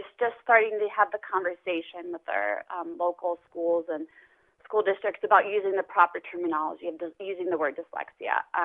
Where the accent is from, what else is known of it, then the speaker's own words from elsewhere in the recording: Baltimore, Maryland, United States; now in Williston, United States; So I'm originally from Baltimore, and I'm living in Williston, North Dakota, finishing up my teaching license online this semester.